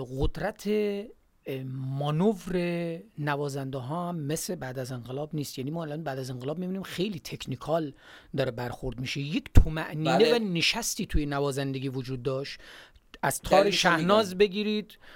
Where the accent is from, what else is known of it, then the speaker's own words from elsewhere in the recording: Gilan, Iran; همه ماهایی که از گیلان هستیم هممون خطا کردیم